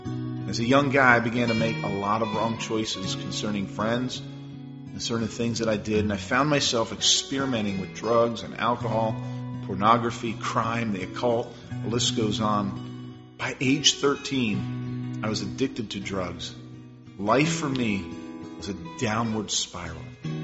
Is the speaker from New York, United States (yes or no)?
no; Bryn Mawr, Pennsylvania, United States; born there; I was born in 1969 in Bryn Mawr, Pennsylvania. My mother was 19 years old. My father, he was 20.